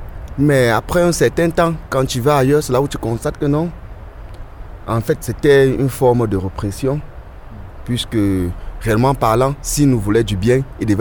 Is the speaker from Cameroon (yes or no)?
yes; Cameroon; Puisque je suis Camerounais, chez nous, il y a les langues maternelles